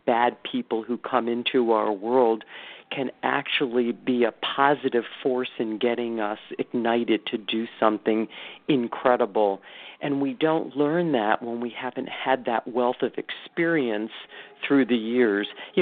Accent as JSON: {"language": "English", "town": "Washington", "region": "District of Columbia", "country": "United States", "tie": "born or raised there", "lives_now": "Chicago, United States", "said": "I grew up on the East Coast in the Washington, D.C. area, and I went to school in the Midwest and ended up coming to Chicago and staying here."}